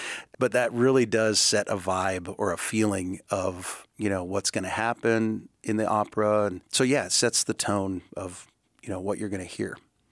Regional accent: Sitka, Alaska, United States; I'm from Sitka

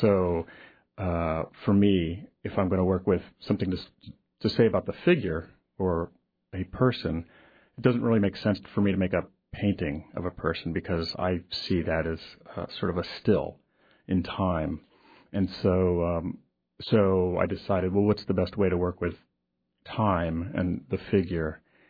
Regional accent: Ohio, United States; now in New York City, United States; I live in New York City now, yes. I'm originally from Ohio.

